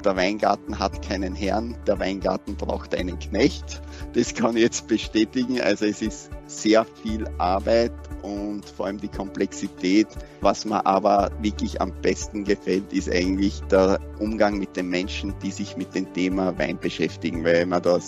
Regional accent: Burgenland, Austria; Also bei uns im Burgenland gibt es ein Sprichwort: Was man sich erheiratet, braucht man sich nicht erarbeiten.

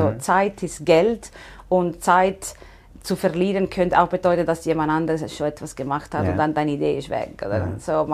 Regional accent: Southern Italy, Italy; Also ich komme aus Süditalien. Ja. Ich habe schon etwas Energie im Blut.

